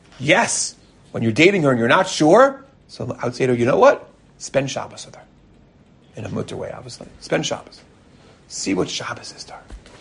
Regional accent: Teaneck, New Jersey, United States; Because it was the first time, you know, we grew up in Teaneck.

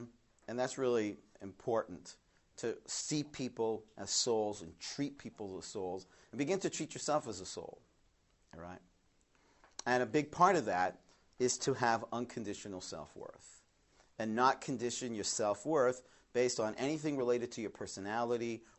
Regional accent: Canada; I grew up in Canada, and Israel was not, we were not a very Zionistic home.

